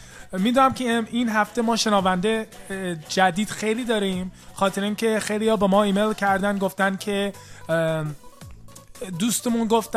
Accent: United States; بچه آمریکام، یعنی بچه ایران که هستم که هیچی، اون دیگه حرف نداره، ولی بچه آمریکام، یعنی متولد آمریکا هستم و اینجا بزرگ شدم،

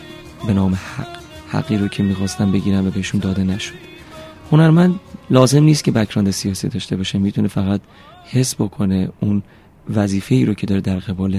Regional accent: Iran; moved away; من 4 سال از ایران وقتی مهاجرت کردم

